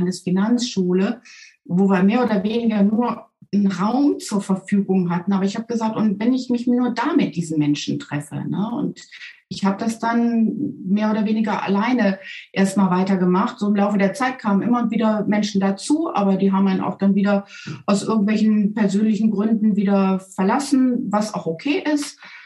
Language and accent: German; Solingen, North Rhine-Westphalia, Germany; Also ich komme ja aus der Großstadt Solingen, ne?